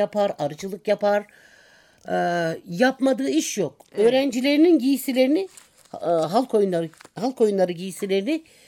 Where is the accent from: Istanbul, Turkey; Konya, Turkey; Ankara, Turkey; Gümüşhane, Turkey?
Gümüşhane, Turkey; Gümüşhaneliyim. Evet. 15.01.1959'da Gümüşhane'de doğdum.